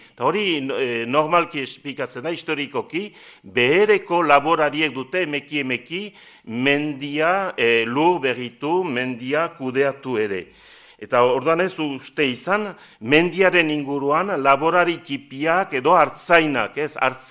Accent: Estérençuby, Nouvelle-Aquitaine, France; ni Estrentzubikoa naiz, eta badakit gure herrian

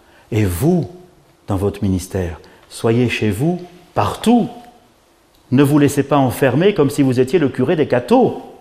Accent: Algeria; born there; Je le dis parce que je suis né en Algérie.

